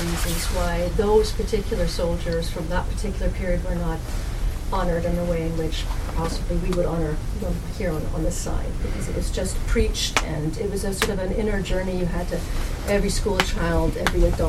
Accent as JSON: {"language": "English", "country": "Germany", "tie": "born or raised there", "said": "I was born in 68, but my mother was born in 39. The Germans, I grew up in Germany in the 70s. I've lived here most of my life"}